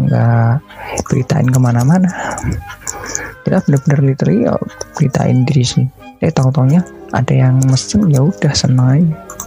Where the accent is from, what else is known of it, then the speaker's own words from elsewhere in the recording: Surakarta, Central Java, Indonesia; aku nggak pernah dengar dari awal aku lahir di Solo sampai sekarang